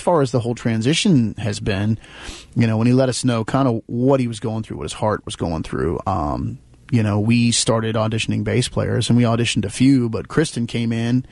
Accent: Maryland, United States; Yeah, I mean, Mark and I, originally we're from Maryland, and Mark and I, we grew up together.

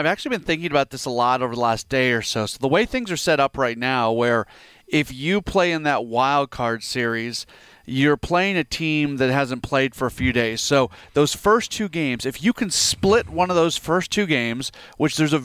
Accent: St. Louis, Missouri, United States; obviously, growing up in St. Louis, I went to playoff game after playoff game after playoff game.

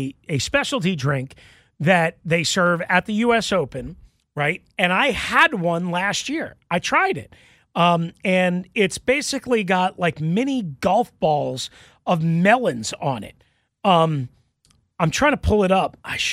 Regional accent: New York, United States; moved away; I grew up on Long Island. Mm. I rooted for the Giants as a kid. As soon as I faithfully moved here 17, 18 years ago, I became a Commanders fan.

